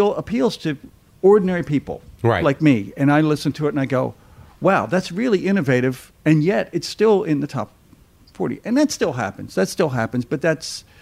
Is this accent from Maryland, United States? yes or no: yes; Baltimore, Maryland, United States; also born or lived in Scotland / Canada; I grew up in, here comes Baltimore.